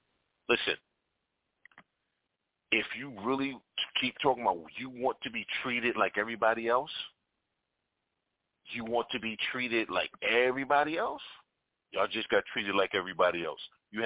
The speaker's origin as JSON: {"language": "English", "region": "New York", "country": "United States", "tie": "born or raised there", "said": "Now, growing up in New York, I'd heard the term HBCU, so only one I knew was Howard and Morehouse."}